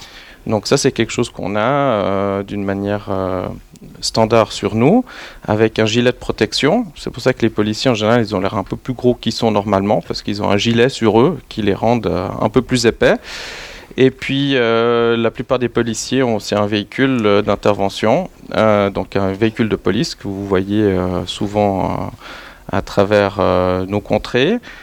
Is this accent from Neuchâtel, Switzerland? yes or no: no; Morges, Vaud, Switzerland; now in Fribourg, Switzerland; j'ai grandi à Morges, alors c'est un petit clin d'œil à ma jeunesse.